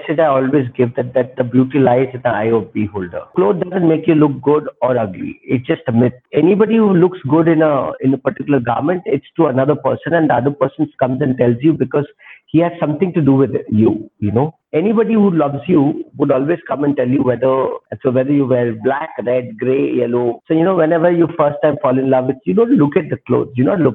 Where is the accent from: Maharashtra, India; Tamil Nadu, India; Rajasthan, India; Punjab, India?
Rajasthan, India; English is a second language; You know, for me, I'm from Rajasthan. So being economic and being smart is part of the system here.